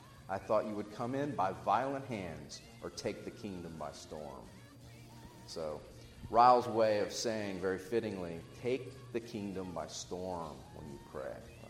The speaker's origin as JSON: {"language": "English", "town": "Corpus Christi", "region": "Texas", "country": "United States", "tie": "born or raised there", "said": "That's from my hometown in Corpus Christi."}